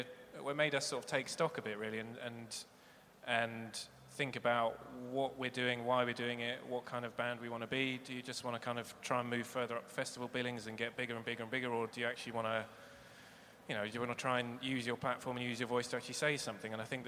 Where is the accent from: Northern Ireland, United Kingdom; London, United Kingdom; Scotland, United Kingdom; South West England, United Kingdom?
London, United Kingdom; I grew up in Southwest London.